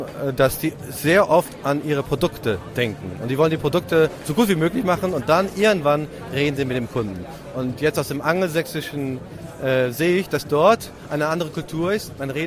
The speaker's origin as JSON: {"language": "German", "country": "Germany", "moved": "yes", "lives_now": "Ireland", "said": "ich als Deutscher im Ausland lebe, in Irland"}